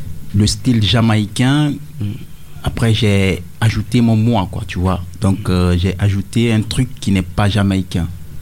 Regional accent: Guinea; Je viens de la Guinée-Conakry.

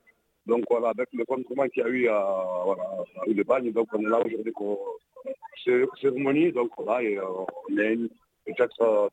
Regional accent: Kaloum, Conakry, Guinea; now in Marseille, France; de Kaloum, depuis Marseille.

